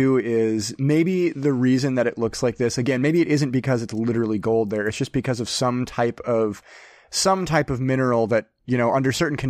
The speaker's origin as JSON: {"language": "English", "region": "Midwest", "country": "United States", "tie": "born or raised there", "said": "So growing up in the Midwest here"}